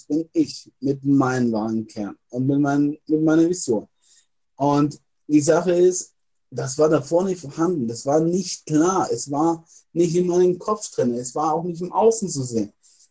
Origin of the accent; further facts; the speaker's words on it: Weiden, Bavaria, Germany; Ich komme hier aus Weiden, aus der Nähe von Weiden.